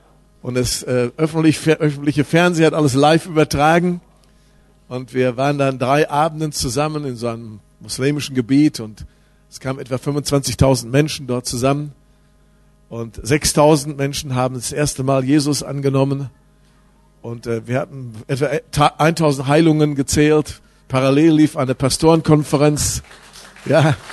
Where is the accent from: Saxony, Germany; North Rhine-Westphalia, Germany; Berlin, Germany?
North Rhine-Westphalia, Germany; Lüdenscheid; ganz, ganz liebe Grüße aus Deutschland, aus Lüdenscheid, wo ich herkomme. Wenn ich weiß, wo das ist, ist im Sauerland.